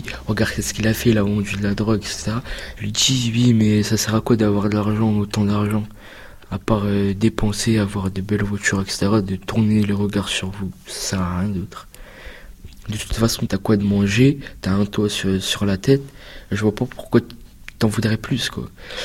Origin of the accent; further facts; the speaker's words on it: Turkey; Moi, je suis turc